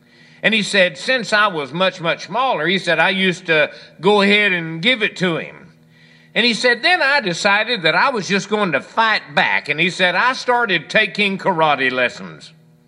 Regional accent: Hallsville, United States; when I was growing up in my hometown in Hallsville

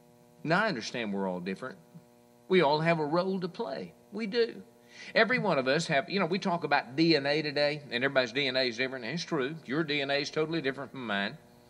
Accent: Hawesville, Kentucky, United States; I used to have a fellow in church when I was growing up in Hawesville a number of years ago.

